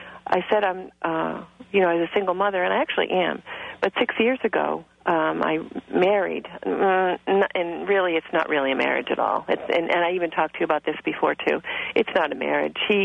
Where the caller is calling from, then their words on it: Massachusetts, United States; Massachusetts.